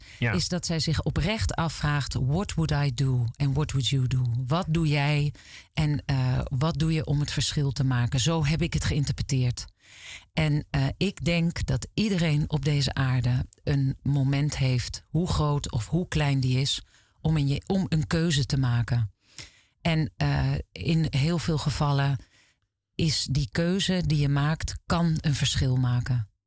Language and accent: Dutch; Utrecht, Netherlands; Ik kom daar... Eigenlijk al sinds mijn vroegste jeugd. Ik ben opgegroeid in Barendsoest.